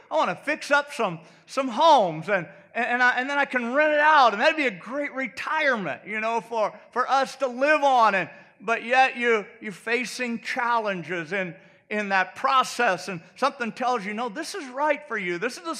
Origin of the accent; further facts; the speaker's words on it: Midwest, United States; And first of all, just saying Puyallup, for me, I was from the Midwest, and it's like, how do I learn how to say Puyallup?